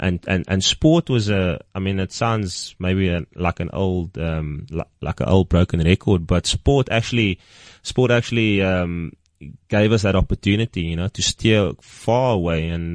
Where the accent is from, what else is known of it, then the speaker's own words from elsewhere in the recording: Cape Town, Western Cape, South Africa; I grew up in the Cape Flats, so I stayed in a suburb called Surrey Estate, and it's next to the very notorious Manenberg in Cape Town.